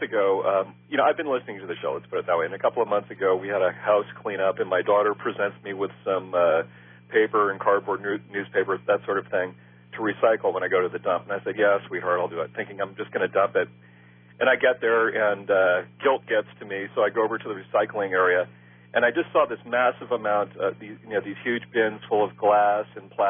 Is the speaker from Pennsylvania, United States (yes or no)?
no; California, United States; now in Arizona, United States; And I grew up in California where we had separate bins for things. And then I moved away actually to another country where they just threw everything away. And I moved to Arizona finally